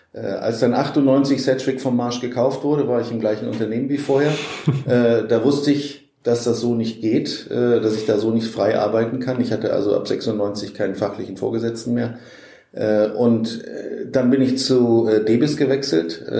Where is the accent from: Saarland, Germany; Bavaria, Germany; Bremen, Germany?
Bremen, Germany; also born or lived in Wiesbaden; Jahrgang 1964, geboren in Wiesbaden, aufgewachsen in Bremen, 20 Jahre.